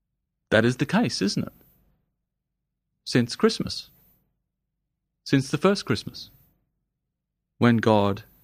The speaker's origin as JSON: {"language": "English", "country": "Indonesia", "tie": "born or raised there", "said": "I grew up in Indonesia and they did the same with photos."}